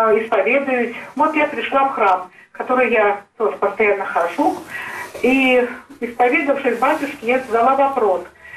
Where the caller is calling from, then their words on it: Kursk, Kursk Oblast, Russia; я звоню из Курска.